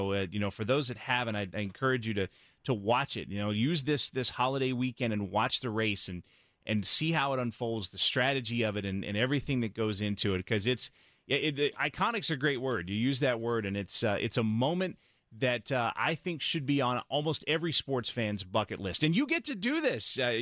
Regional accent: the South, United States; I grew up in the South, and it was just sort of part of what we did back then.

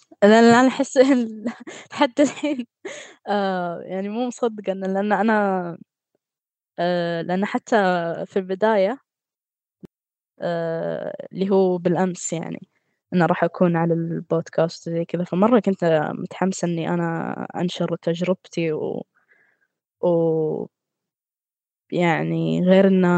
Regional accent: Qatar

